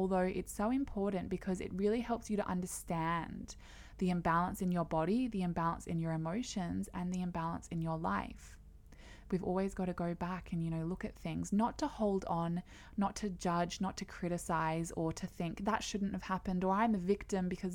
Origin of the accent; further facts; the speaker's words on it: Canberra, Australian Capital Territory, Australia; I'm from Canberra, Australia.